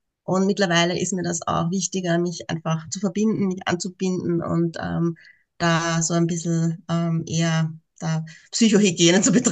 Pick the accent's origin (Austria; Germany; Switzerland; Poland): Austria; ich bin aus Österreich, lebe im Süden von Wien und bin Mama von 3 Söhnen